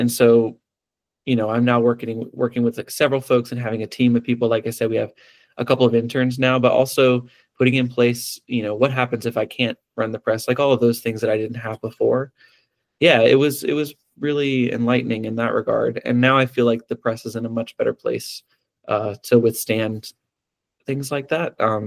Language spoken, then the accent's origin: English; Columbia, South Carolina, United States; now in Asheville, United States; I grew up in South Carolina. So I was born in Lexington, South Carolina, and grew up in around Columbia area.